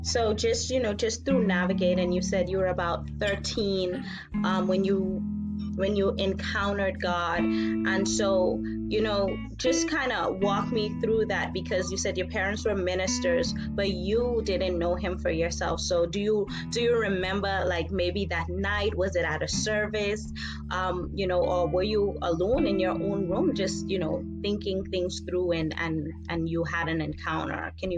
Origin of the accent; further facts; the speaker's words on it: Bahamas; born there; we're both Haitian descendants. We're both, you know, my parentage, although I was born in the Bahamas, my parents are from Haiti.